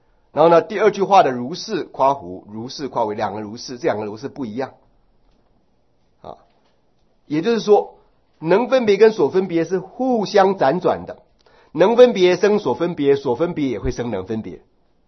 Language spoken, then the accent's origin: Chinese; Taiwan; 我们台湾人，你们知道这个意思哈？